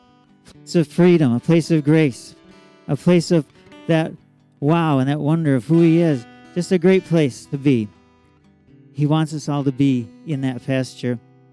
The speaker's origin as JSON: {"language": "English", "town": "Arcade", "country": "United States", "tie": "born or raised there", "said": "You know me, born and raised in Arcade, in the neighborhood over there by the Arcade Park."}